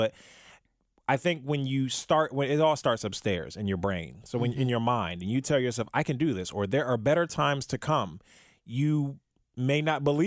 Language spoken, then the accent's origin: English; Maryland, United States; I'm originally born and raised from in Maryland.